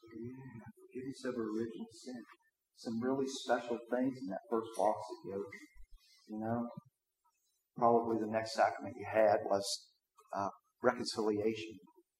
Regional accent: Morgantown, West Virginia, United States; as Bob said, I'm from Morgantown, have a business.

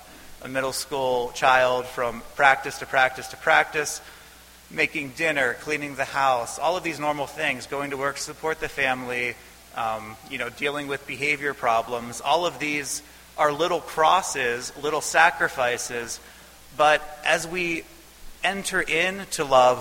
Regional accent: Pittsburgh, Pennsylvania, United States; I'm from Pittsburgh, from the South Hills to the North Hills and back every day for like 15 years

